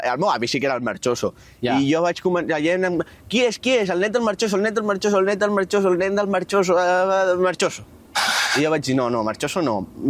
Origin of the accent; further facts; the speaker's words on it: Catalonia, Spain; Som d'aquí, som de Catalunya, la nostra terra.